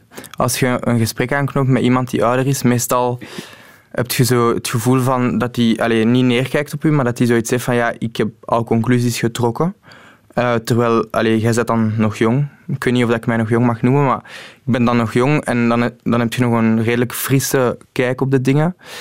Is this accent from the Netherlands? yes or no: no; Anderlecht, Brussels-Capital Region, Belgium; Ja. Ik ben in Anderlecht opgegroeid.